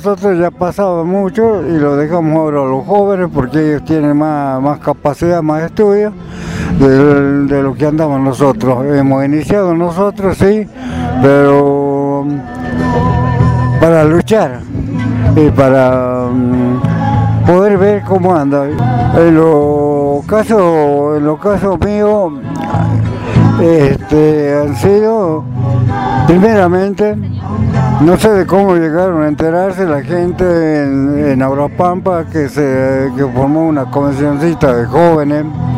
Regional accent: Cochabamba, Bolivia; yo soy de Cochabamba y del distrito de Tinatiera

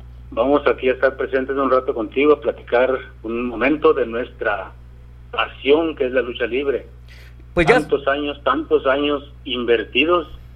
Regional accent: Nogales, Sonora, Mexico; es mi tierra natal, Nogales, Sonora. Aunque no nací ahí, pero ahí me crié, ahí llegué como a los 5 o 6 años, más o menos.

